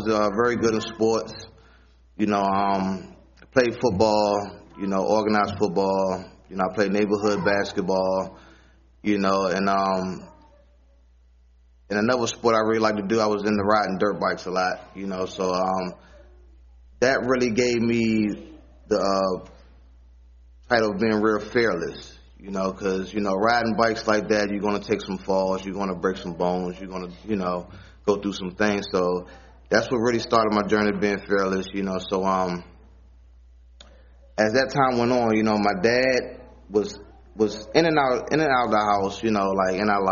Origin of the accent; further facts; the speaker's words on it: Washington, District of Columbia, United States; I'm from Washington, D.C., 29 years old.